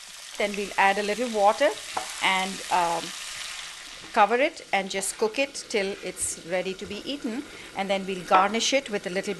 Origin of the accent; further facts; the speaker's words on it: Lucknow, Uttar Pradesh, India; also born or lived in Delhi; my father was posted in one of the northern states called Uttar Pradesh, and I was raised in Lucknow, which is where actually that is the home that I remember so well, because that's where I lived my maximum